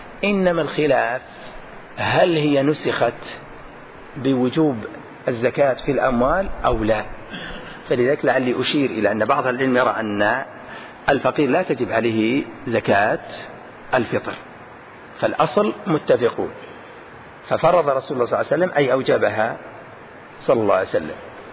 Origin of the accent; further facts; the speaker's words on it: Al-Qassim, Saudi Arabia; أغلب التمور الموجودة عندنا في القصيم